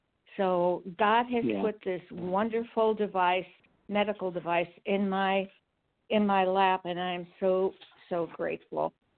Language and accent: English; Paso Robles, California, United States; I'm from Paso Robles, California. It's halfway between Los Angeles and San Francisco in a beautiful brick-growing area.